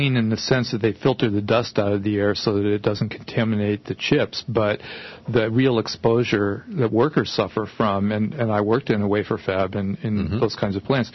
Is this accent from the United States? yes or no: yes; Oakland, California, United States; Well, you know, Peter, I grew up in Oakland, and I didn't know anything about immigration growing up.